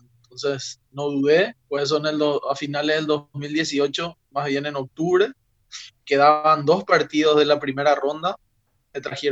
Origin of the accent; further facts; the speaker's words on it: Paraguay; now in Germany; vino a Alemania, en el país, en mi país, en Paraguay